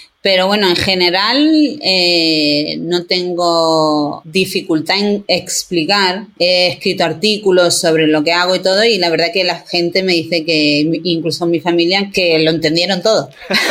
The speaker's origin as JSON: {"language": "Spanish", "town": "Marbella", "region": "Andalusia", "country": "Spain", "moved": "as an adult", "lives_now": "San Francisco, United States", "said": "me mudé de Málaga a, bueno, de Marbella, soy de Marbella, a San Francisco, California."}